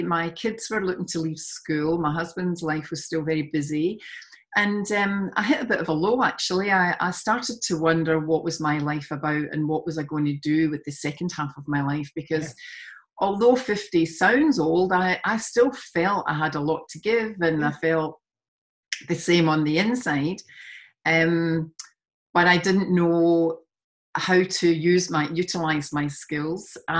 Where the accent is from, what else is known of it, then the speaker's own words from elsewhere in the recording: Glasgow, Scotland, United Kingdom; also born or lived in Spain / London; now in Sydney, Australia; you can obviously tell I'm from Scotland.